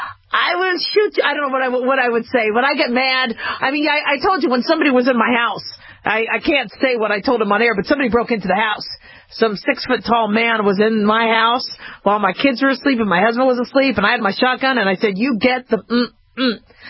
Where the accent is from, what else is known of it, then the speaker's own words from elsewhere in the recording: Phoenix, Arizona, United States; Another thing we used to worry about a lot growing up in Phoenix are, you know, getting bit by black widows.